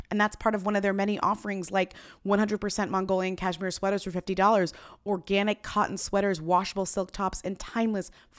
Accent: Boston, Massachusetts, United States; But also, you guys, I'm from Boston, but you hear me speak for what, 1400 hours a week? I don't have a Boston accent.

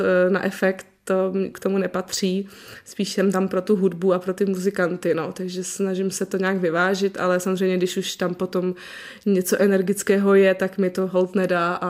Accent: Valašské Meziříčí, Zlín Region, Czechia; born there; to byla vlastně ještě ve Valmezu, v mém rodném městě

